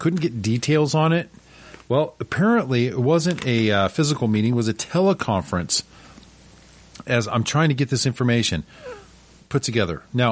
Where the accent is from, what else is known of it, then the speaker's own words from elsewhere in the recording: Scotland, United Kingdom; I'm Scottish